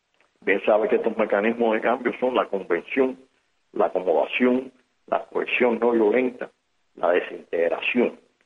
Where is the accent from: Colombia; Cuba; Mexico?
Cuba; nosotros como cubanos